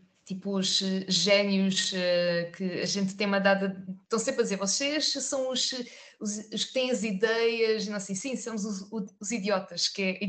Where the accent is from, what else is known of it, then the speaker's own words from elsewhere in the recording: Portugal; Estamos em Portugal, somos portugueses.